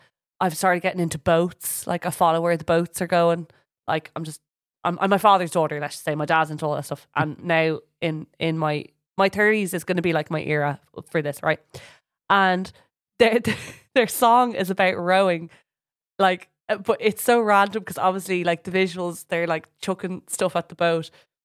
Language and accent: English; Ireland; Oh my God, we're Irish.